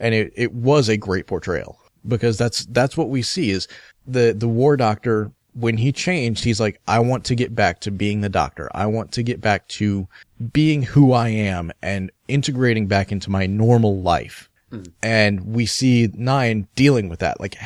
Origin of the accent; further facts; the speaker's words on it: Virginia, United States; I grew up in Hampton Roads in Virginia, which is a huge military section in Virginia